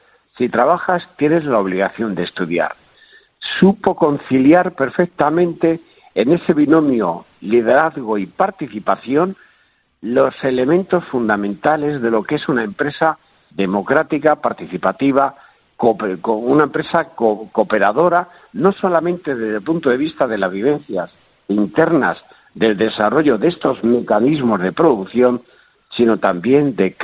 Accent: Madrid, Community of Madrid, Spain; Para mí, como madrileño que soy, nacido en el barrio de Lavapiés y presidente, como bien ha dicho, de la Federación de Cooperativas y de la Economía Social de Madrid

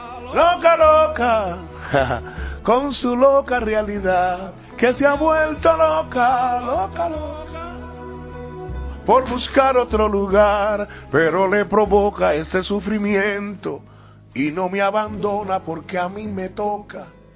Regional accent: Havana, Cuba; moved away; yo estaba viviendo en Cuba, en un barrio donde yo salí de Cuba porque la cosa estaba difícil

